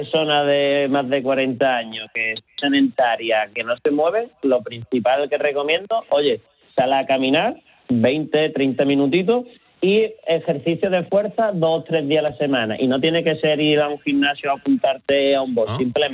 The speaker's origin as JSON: {"language": "Spanish", "town": "Málaga", "region": "Andalusia", "country": "Spain", "said": "yo soy de Málaga y aquí en Málaga llega el momento de quitarte la camisetita y a la playa"}